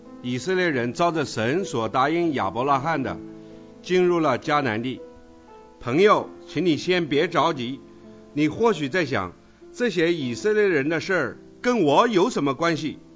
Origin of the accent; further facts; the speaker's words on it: China; 中国就是万国其中一国，万人当然包括我们中国人在内喽。